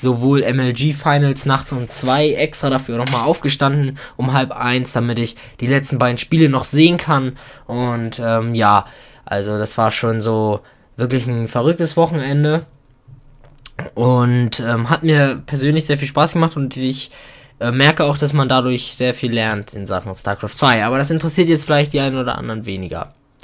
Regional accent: Hamburg, Germany; Als Hamburger ist schon

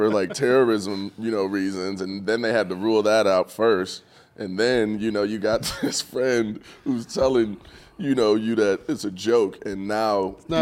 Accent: Cleveland, Ohio, United States; I'm from Cleveland.

